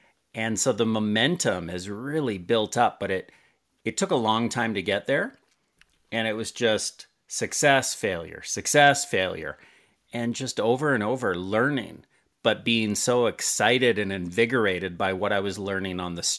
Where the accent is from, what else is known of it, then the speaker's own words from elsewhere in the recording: San Francisco, California, United States; now in Vancouver, Canada; I lived in San Francisco. I'm in Vancouver today. I'm a Canadian, but I was born and raised for the early years in San Francisco